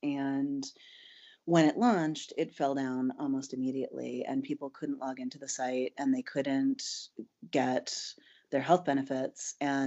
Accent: Portland, Maine, United States; So I grew up in New England, and right around the time that it was time to go off to college, I really was excited to get out of Portland, Maine, which is where I spent my formative years.

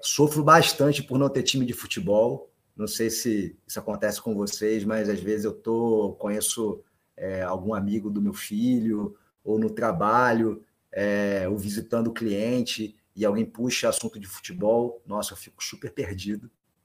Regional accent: Rio de Janeiro, Brazil; now in São Paulo, Brazil; Não sei se deu para perceber pelo sotaque, mas eu sou carioca. Moro em São Paulo há 5 anos

